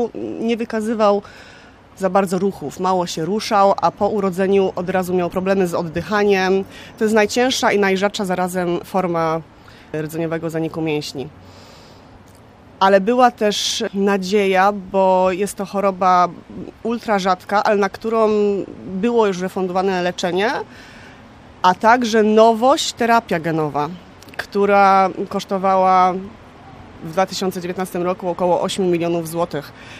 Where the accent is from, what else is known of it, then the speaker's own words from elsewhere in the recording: Poznań, Greater Poland Voivodeship, Poland; jestem poznanianką.